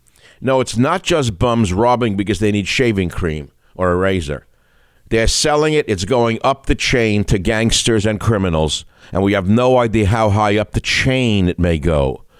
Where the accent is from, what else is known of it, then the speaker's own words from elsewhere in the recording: San Francisco, California, United States; and my hometown of San Francisco, which may be the worst out there.